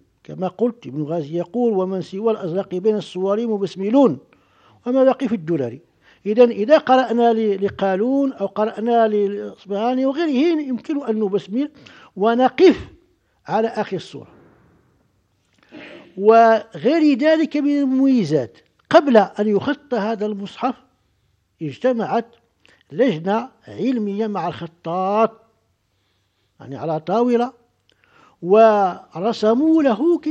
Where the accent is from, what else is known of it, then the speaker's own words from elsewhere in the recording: Morocco; ما خذ به عندنا في المغرب والذي وجدنا أشياخنا عليه